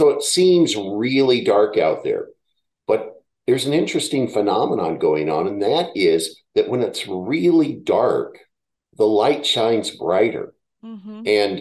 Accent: Phoenix, Arizona, United States; We'll be prepared because we're from Phoenix.

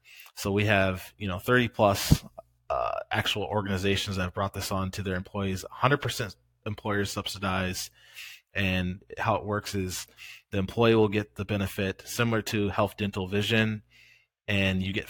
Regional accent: St. Paul, Minnesota, United States; Michael and I grew up in St. Paul, and we knew the Castile family very well.

